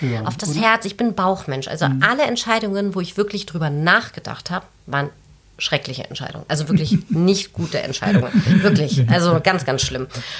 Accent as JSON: {"language": "German", "country": "Spain", "said": "Flamenco als Spanierin natürlich auch."}